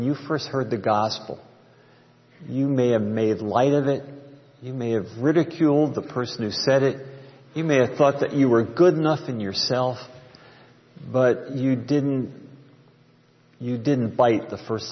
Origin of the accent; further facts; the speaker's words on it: Freemansburg, Pennsylvania, United States; I'll tell you about my hometown. I'm from Freemansburg, Pennsylvania, which is right by Bethlehem.